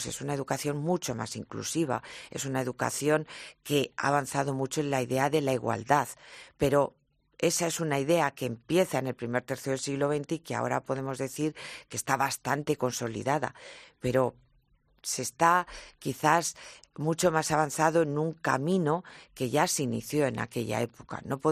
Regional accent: Madrid, Community of Madrid, Spain; una identidad como madrileños.

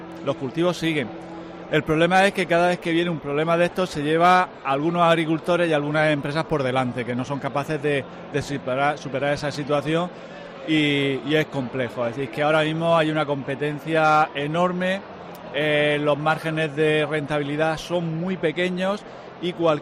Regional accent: Region of Murcia, Spain; en la región de Murcia, que es de donde vengo yo

